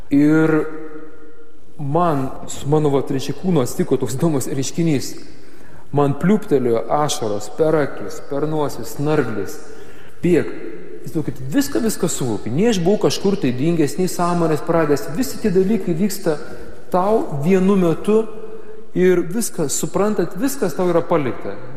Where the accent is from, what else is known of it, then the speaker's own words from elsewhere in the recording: Šiauliai, Šiauliai County, Lithuania; aš pats esu šiaulietis, turiu tokią savotišką, dar šiaulietišką ambiciją